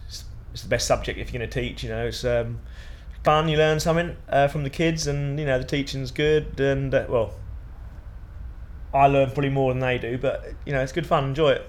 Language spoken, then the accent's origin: English; Cambridge, East of England, United Kingdom; I'm 38 and I'm from Cambridge.